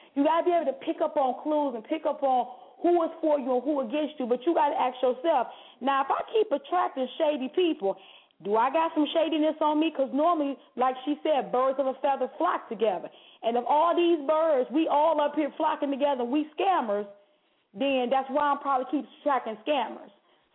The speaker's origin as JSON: {"language": "English", "town": "Nutbush", "region": "Tennessee", "country": "United States", "said": "See, I'm from Nutbush. And down south, we was raised is that you got your family, and I too came from a huge family."}